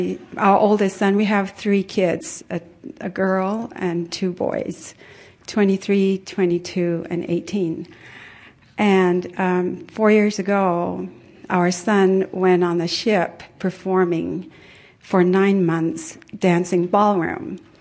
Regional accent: Tonga; now in Provo, United States; I am originally from Tonga, South Pacific, supposedly a Lamanite.

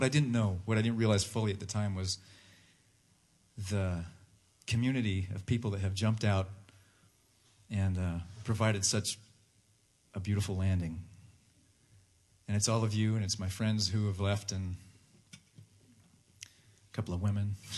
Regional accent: Springville, Utah, United States; I was back in my hometown of Springville doing my duties as the Elders Quorum president.

